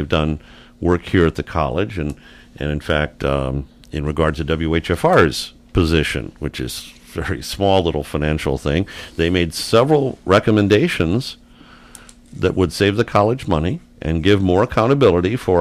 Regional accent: Michigan, United States; now I grew up in Michigan, but when I came out of college, I knew I wanted to be a teacher. And I said, oh, why not stay in my home state?

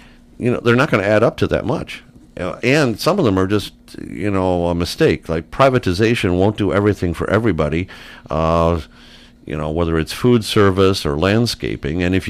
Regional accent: Michigan, United States; now I grew up in Michigan, but when I came out of college, I knew I wanted to be a teacher. And I said, oh, why not stay in my home state?

